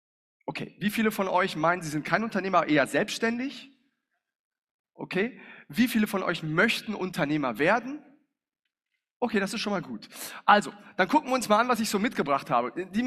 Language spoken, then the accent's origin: German; North Rhine-Westphalia, Germany; now in Palma, Spain; Ich komme aus dem Ruhrpott, ja. Bin zwar nach Palma ausgewandert, aber der Ruhrpott nicht aus mir.